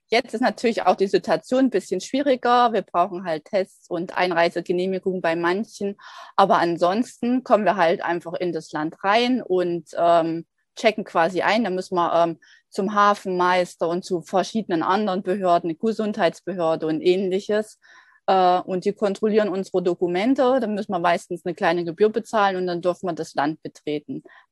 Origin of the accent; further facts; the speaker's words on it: Erfurt, Thuringia, Germany; now in Guadeloupe; ursprünglich komme ich aus Erfurt, also aus Thüringen, also beziehungsweise aus der Nähe aus Erfurt. Und jetzt gerade bin ich auf Guadeloupe, das ist in der Karibik, und lebe hier mit meinem Mann auf unserem Segelboot.